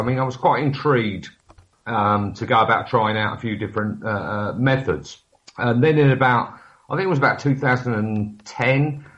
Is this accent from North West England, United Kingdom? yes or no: no; Milton Keynes, South East England, United Kingdom; And I'm from Milton Keynes, never met the guy